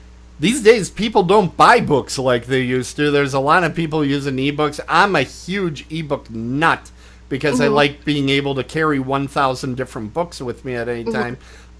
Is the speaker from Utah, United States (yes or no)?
no; Milwaukee, Wisconsin, United States; I'm from Milwaukee, so of course I watch a lot of Happy Days